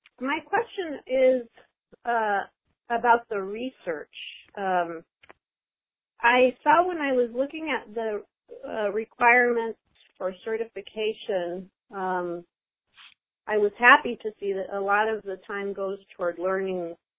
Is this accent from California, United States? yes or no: yes; San Diego, California, United States; I am from San Diego, California.